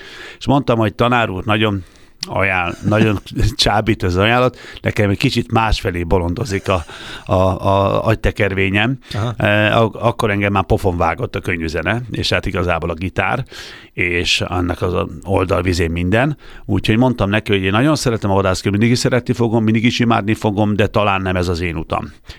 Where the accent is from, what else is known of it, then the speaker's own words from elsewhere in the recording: Gyula, Békés, Hungary; Gyulán, ahol én felnőttem, az egyes számú általános iskolában, ének zenei tagozatára járva